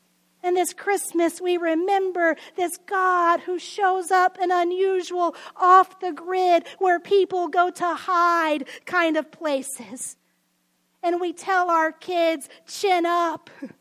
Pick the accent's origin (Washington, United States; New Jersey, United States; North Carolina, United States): Washington, United States; Belfair; And when I tell people in Seattle I'm from Belfair, they're like, you mean Bellevue? I'm like, no, I know where I live. It's called Belfair. It's not Bellevue.